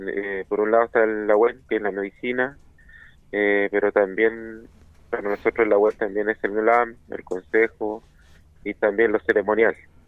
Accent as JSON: {"language": "Spanish", "town": "San Juan de la Costa", "region": "Los Lagos", "country": "Chile", "said": "soy machi de Lumapu, específicamente, bueno, la ciudad que tengo más cercana es Osorno, comuna de San Juan de la Costa."}